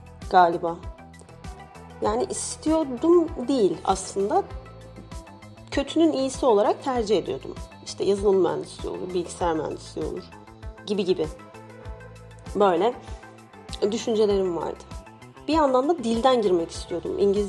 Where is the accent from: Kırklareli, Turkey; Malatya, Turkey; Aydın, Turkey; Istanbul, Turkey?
Malatya, Turkey; Ben de Malatyalıyım